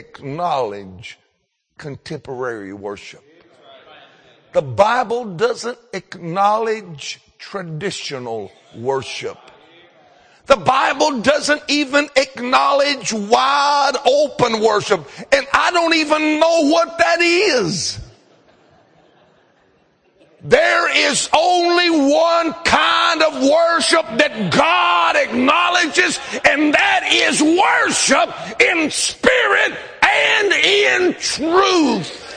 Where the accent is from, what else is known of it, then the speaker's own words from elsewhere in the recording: Mount Airy, North Carolina, United States; A lot of people would call us hillbillies, but I figured out what we are. We're not hillbillies. We're Appalachian Americans. in Mount Airy, there's almost a church on every corner.